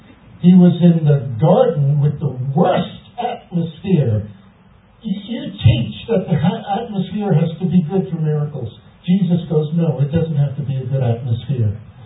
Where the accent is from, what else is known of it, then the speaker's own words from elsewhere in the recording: Bahamas; born there; You know, I wasn't born in a country. Did you know that? I was born in the Bahamas. Bahamas was under the British Commonwealth. My parents were Greek. My father came from Greece.